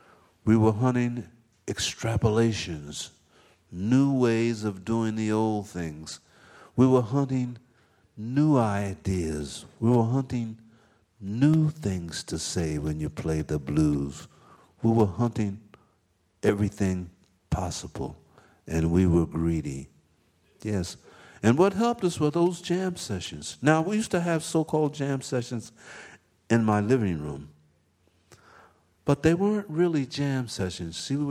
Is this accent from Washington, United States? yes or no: no; Pennsylvania, United States; I said, Art, you know, he's from Pittsburgh. I said, we're all from Pennsylvania.